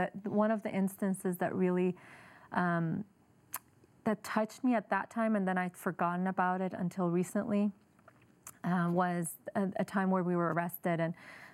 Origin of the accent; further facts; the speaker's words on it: Idaho, United States; also born or lived in Iran; Well, I grew up here. I grew up in Idaho, and I was born in Iran, though, and we moved here when there was a war with Iran and Iraq.